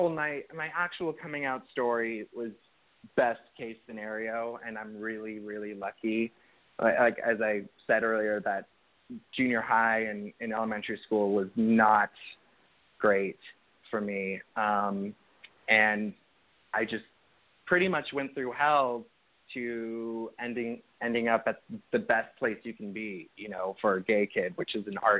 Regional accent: Santa Clarita, California, United States; I grew up in Los Angeles in a suburb called Santa Clarita, which I guess Drew Barrymore put on the map with her Netflix show.

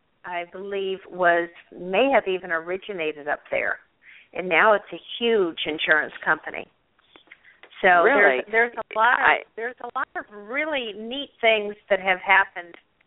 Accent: Arizona, United States; I'm originally from Arizona, so I would not refer to them as mountains, but I would say hills.

